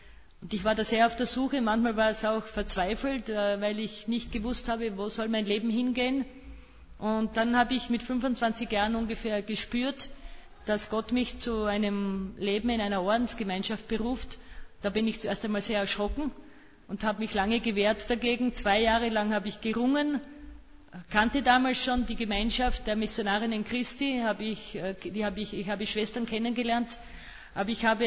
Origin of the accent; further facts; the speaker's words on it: Fladnitz an der Teichalm, Styria, Austria; Ich bin in Fladnitz an der Teichalm geboren, dort aufgewachsen auf einem Bauernhof. Wir waren 12 Kinder. Ich bin dort in die Volksschule gegangen und dann in der Nachbargemeinde in Passail in die Hauptschule.